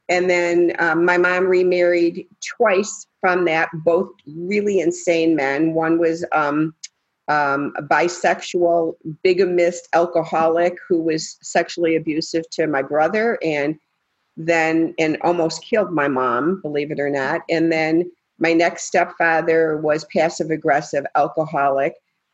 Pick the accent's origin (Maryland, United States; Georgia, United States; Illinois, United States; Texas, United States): Illinois, United States; Chicago; now in Branson, United States; I currently live in Branson, Missouri. I'm from the Chicagoland area